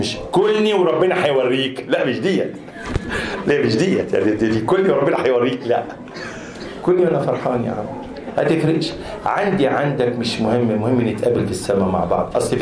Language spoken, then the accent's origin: Arabic; Egypt; وكون انا جاي من مصر لسه احنا ما بنفهمش اللغه الا بالحضن والبوس